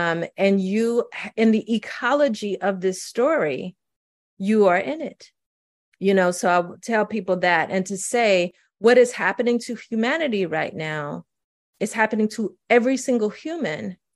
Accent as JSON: {"language": "English", "town": "St. Louis", "region": "Missouri", "country": "United States", "tie": "born or raised there", "also_born_or_lived": "Mississippi", "said": "because I was growing up in St. Louis and we would go back every summer. And I was the child in my family who was born in Mississippi."}